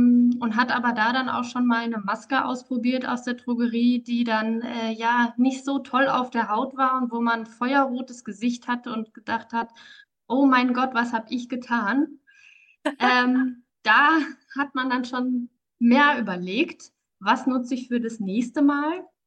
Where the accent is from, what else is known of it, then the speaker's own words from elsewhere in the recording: Marburg, Hesse, Germany; Ich komme aus Marburg